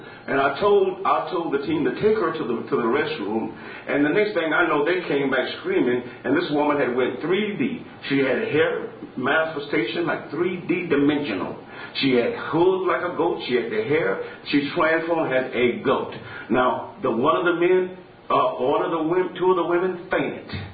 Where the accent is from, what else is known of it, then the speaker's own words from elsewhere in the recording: Jacksonville, Florida, United States; I was born and raised in Jacksonville